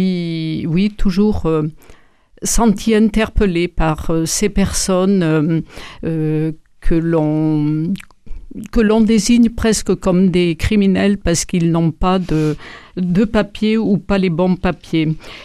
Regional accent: Occitanie, France; Je suis venue sur Toulouse, je ne suis pas originaire de la région toulousaine. Je suis venue du Tarn-et-Garonne et mes parents, qui étaient petits agriculteurs dans le Cantal, ont migré dans le Tarn-et-Garonne

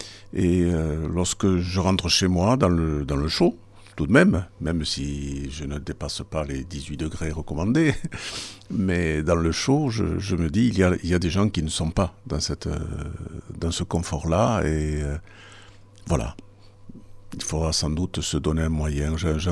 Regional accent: Tarbes, Occitanie, France; born there; Je suis né à Tarbes et je contemple les Pyrénées

